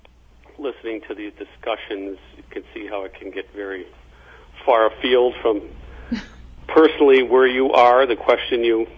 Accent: Endicott, New York, United States; my hometown area of Endicott, New York, was built by a shoe manufacturer called Endicott Johnson.

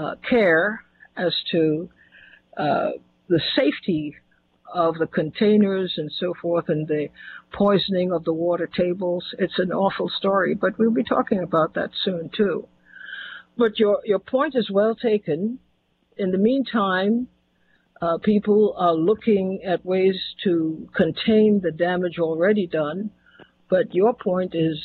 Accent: Trinidad & Tobago; born there; I was born in Trinidad.

